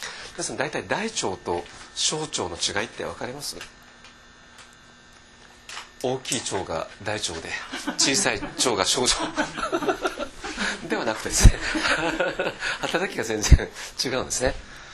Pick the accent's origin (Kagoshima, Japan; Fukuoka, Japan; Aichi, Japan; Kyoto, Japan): Fukuoka, Japan; 福岡から参りました